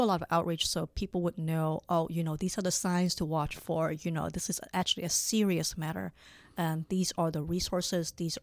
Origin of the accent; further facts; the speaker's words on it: Hong Kong; also born or lived in Wisconsin, United States; now in Sacramento, United States; I grew up in Hong Kong. Mm-hmm. I was born and raised in Hong Kong.